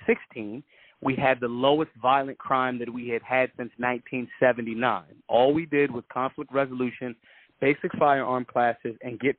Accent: Philadelphia, Pennsylvania, United States; you know, I'm from Philadelphia. I live in Philly.

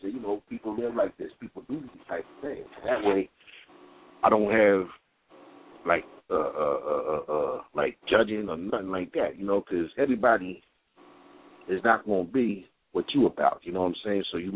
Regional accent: Trenton, New Jersey, United States; now in Texas, United States; But you know I'm from Trenton, you know, and stuff, man. And you know what? If I would have stayed one more year in New Jersey in 87

